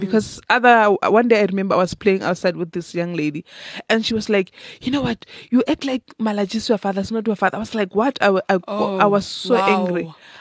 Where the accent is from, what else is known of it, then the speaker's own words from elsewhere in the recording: Tzaneen, Limpopo, South Africa; I grew up in Tzaneen, Limpopo.